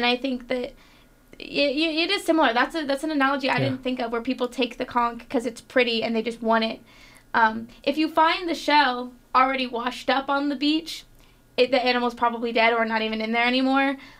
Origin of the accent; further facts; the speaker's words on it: Florida, United States; So conchs are very important to ecotourism in areas like the Bahamas and even in my home state of Florida.